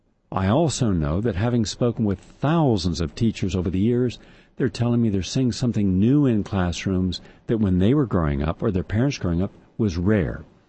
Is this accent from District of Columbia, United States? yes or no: no; West Virginia, United States; when I was growing up in West Virginia, everyone I knew owned a gun.